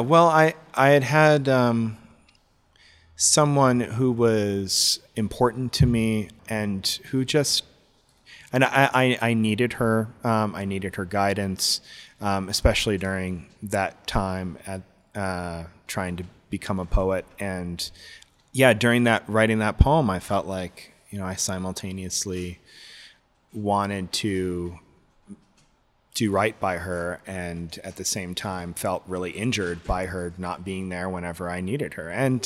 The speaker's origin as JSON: {"language": "English", "town": "New York City", "region": "New York", "country": "United States", "tie": "born or raised there", "also_born_or_lived": "Adirondacks", "said": "I'm from New York originally. I was born in the Adirondacks, and when I was six, I moved to New York City."}